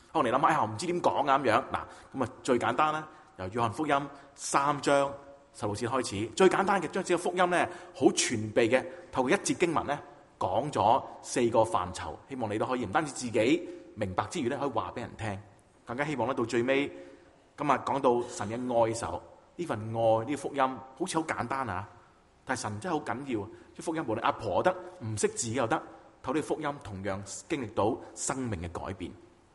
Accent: China; 当然，对我中国人嚟讲，我系中意咧将佢译做咧世人

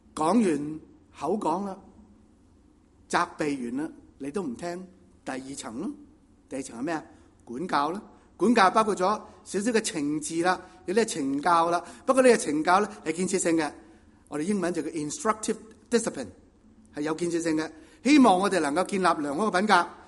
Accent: Guangdong, China; 我们广东人就叫做九尾鞭

